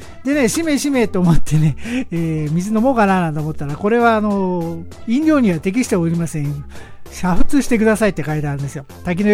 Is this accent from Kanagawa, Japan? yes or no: no; Fuchu, Tokyo, Japan; 府中、ね、私の地元の多摩の府中でも、5月、やっぱり5日には大間さんが走るんですけどね。